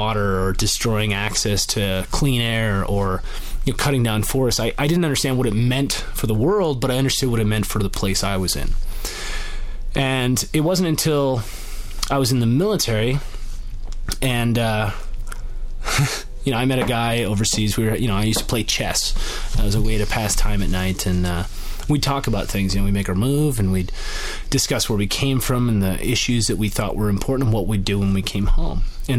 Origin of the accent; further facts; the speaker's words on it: Washington, United States; So growing up in Washington State in what we now, a lot of us call Cascadia, because of the specific bioregion that exists here